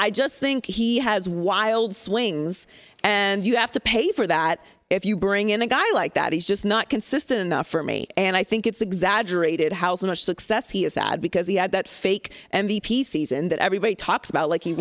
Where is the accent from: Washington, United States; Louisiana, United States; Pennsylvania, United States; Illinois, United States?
Pennsylvania, United States; Pittsburgh; But full disclosure, I'm from Pittsburgh. So I'm a Pittsburgh girl.